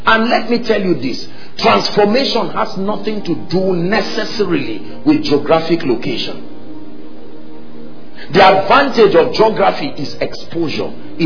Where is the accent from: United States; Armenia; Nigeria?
Nigeria; Middle Belt; I come from the Middle Belt, what you call the North.